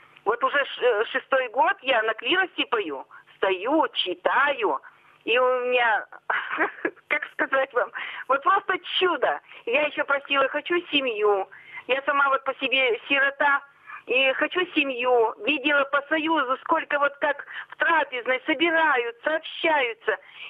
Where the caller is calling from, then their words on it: Kizel, Perm Krai, Russia; Я звоню вам из Кизела.